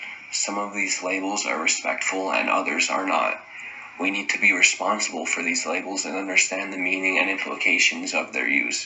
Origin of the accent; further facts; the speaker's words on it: Pennsylvania, United States; Growing up in Schuylkill County, Pennsylvania, I have often been called a skook.